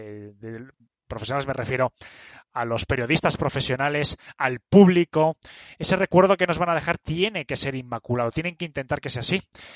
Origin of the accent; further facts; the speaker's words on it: Spain; todos como españoles